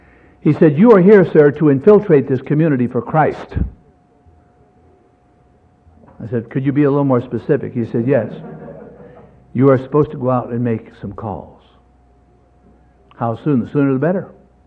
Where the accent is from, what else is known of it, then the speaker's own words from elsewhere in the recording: Pittsburgh, Pennsylvania, United States; I liked that, though, too. I was raised in Pittsburgh.